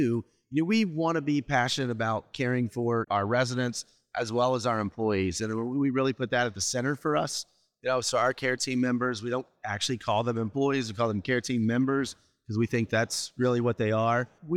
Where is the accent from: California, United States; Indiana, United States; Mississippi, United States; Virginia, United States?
Indiana, United States; We're from Indiana, so that works out.